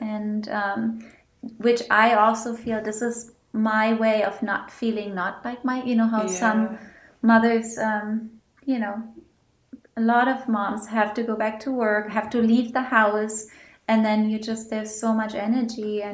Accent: Germany; English is a second language; I'm from Germany. Most of you can probably hear that in my voice.

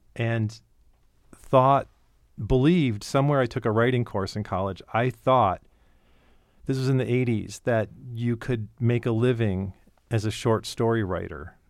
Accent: Cleveland, Ohio, United States; I grew up in Cleveland, Ohio

